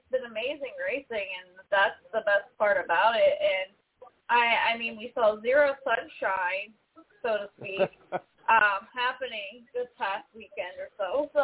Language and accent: English; Port Royal, Pennsylvania, United States; And then we go to my hometown, the beautiful track at Port Royal Speedway.